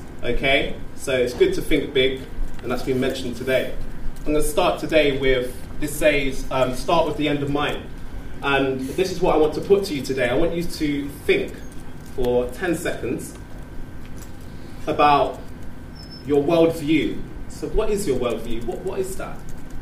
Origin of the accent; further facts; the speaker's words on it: London, United Kingdom; I'm born and bred in London, East London to be precise.